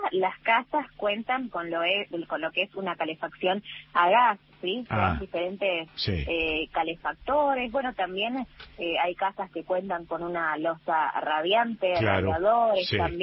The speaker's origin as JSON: {"language": "Spanish", "town": "Río Grande", "region": "Tierra del Fuego", "country": "Argentina", "tie": "born or raised there", "also_born_or_lived": "Buenos Aires", "said": "yo soy fueguina, nacida acá"}